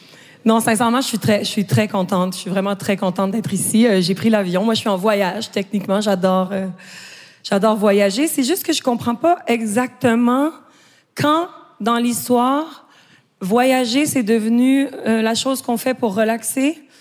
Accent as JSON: {"language": "French", "region": "Quebec", "country": "Canada", "said": "je prends le temps de mentionner que je suis québécoise."}